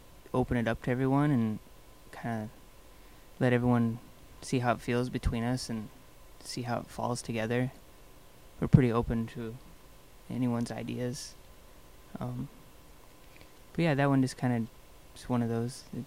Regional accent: Iowa, United States; now in Chicago, United States; And growing up in Iowa, it was just like Chicago was always kind of on the horizon where I grew up.

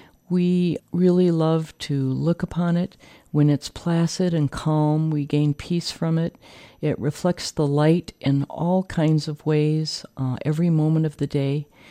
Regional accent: Wisconsin, United States; I grew up in Wisconsin.

